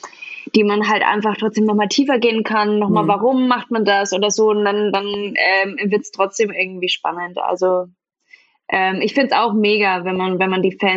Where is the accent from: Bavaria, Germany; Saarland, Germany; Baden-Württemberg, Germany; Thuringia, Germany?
Saarland, Germany; Ich komme ursprünglich auch aus dem Saarland.